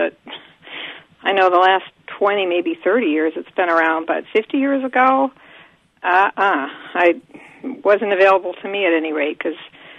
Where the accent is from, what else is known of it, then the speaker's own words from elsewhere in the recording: Detroit, Michigan, United States; I didn't grow up in the sticks. I grew up right outside Detroit.